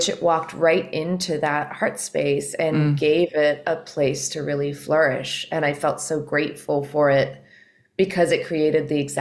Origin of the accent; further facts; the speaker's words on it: New Mexico, United States; I'm from New Mexico and Marie also teaches in New Mexico